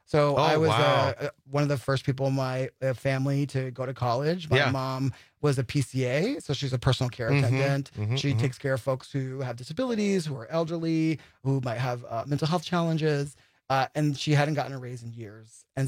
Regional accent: Springfield, Massachusetts, United States; How I got here is connected to my hometown. So I'm from Springfield, Massachusetts, home of Dr. Seuss.

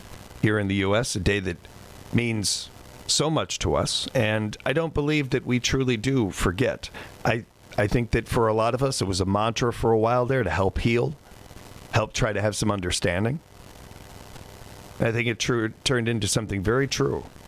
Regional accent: United States; born there; I am dang lucky I was born in America.

